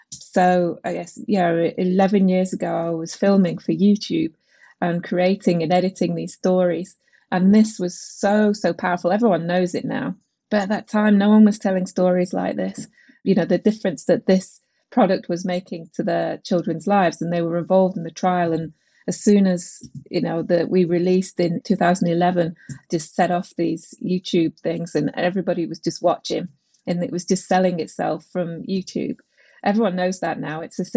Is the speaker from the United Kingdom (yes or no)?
yes; London, United Kingdom; oh, I'm from London. I'm getting one.